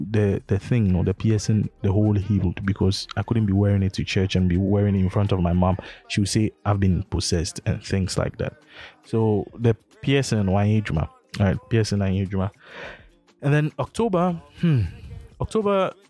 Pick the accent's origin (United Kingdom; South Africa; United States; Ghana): Ghana; Race Course; Where we grew up, I grew up in Race Course, right? It's a 3-bedroom house. That's where we stayed since 2008 or something.